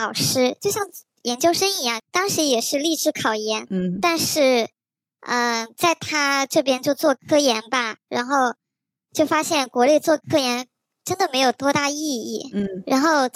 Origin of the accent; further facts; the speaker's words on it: Chengdu, Sichuan, China; 我来自成都，然后就读的是一所普通的双非大学